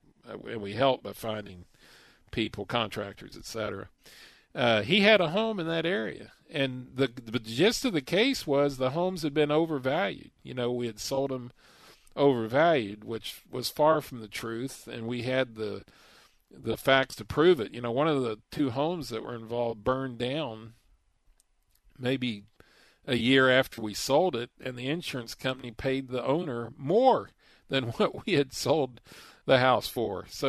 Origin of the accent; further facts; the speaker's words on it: Texas, United States; if I'm not, I'm from Texas, so I can say it that way.